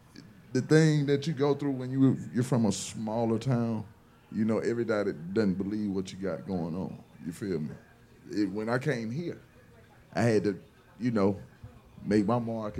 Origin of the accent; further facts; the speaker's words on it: Montgomery, Alabama, United States; I mean, it's the same thing where I'm from. You know what I'm saying? I'm from Alabama. I'm from Montgomery.